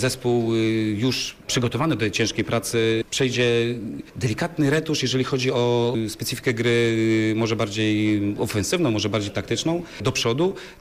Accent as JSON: {"language": "Polish", "town": "Bydgoszcz", "region": "Kuyavian-Pomeranian Voivodeship", "country": "Poland", "said": "Ja pochodzę z Bydgoszczy."}